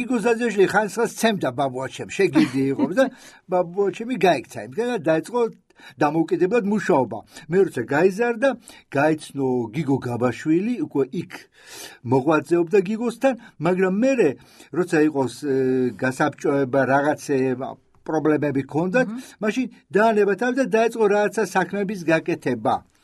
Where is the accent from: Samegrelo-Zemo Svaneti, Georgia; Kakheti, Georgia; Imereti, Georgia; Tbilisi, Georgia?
Imereti, Georgia; Leghvani; ჩვენ ხარაგაულიდან ვარ წამოსული, უფრო სწორედ ლეღვანიდან